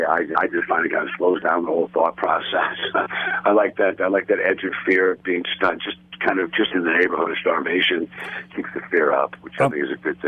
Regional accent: Ottawa, Illinois, United States; I am in my hometown of Ottawa, Illinois.

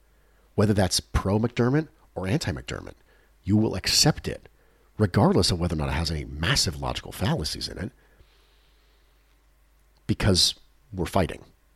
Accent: Australia; I'm also an Australian

